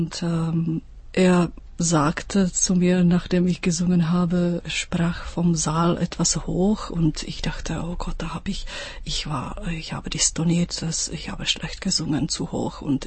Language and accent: German; Czechia; dass ich als Tschechin eigentlich beide Hymnen singen sollte